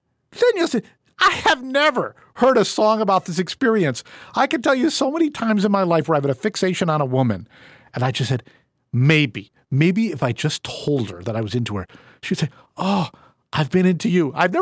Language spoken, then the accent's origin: English; East Coast, United States; it doesn't rain much in Southern California, but I grew up on the East Coast.